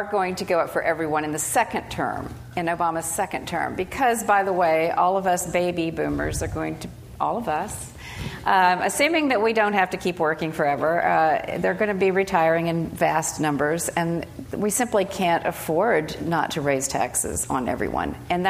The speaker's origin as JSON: {"language": "English", "region": "the South", "country": "United States", "said": "Well, no, I'm from the South, so we never interrupt."}